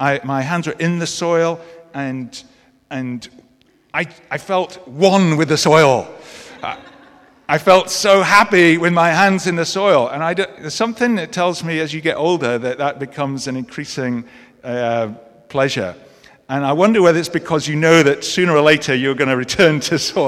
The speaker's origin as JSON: {"language": "English", "country": "United Kingdom", "said": "And as a Brit, I can say that we're not always that great about speaking ourselves up."}